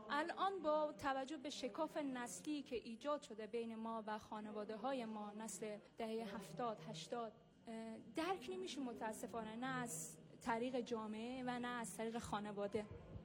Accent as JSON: {"language": "Persian", "town": "Mashhad", "region": "Razavi Khorasan", "country": "Iran", "tie": "born there", "said": "25 سالمه ساکن ایران و در مشهد متولد شدم و یک مهاجر افغانستانی"}